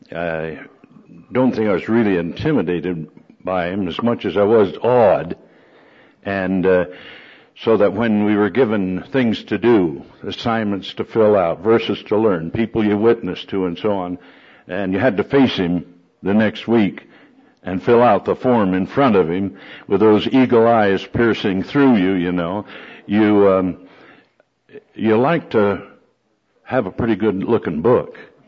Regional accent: Whittier, California, United States; in Whittier High School, I was born in Whittier, June 30th, 1912. And I went to school with Richard Nixon.

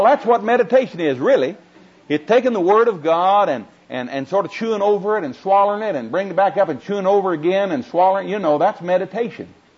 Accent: Oklahoma, United States; accent: Oklahoma; This Oklahoma accent's not bothering you, is it?

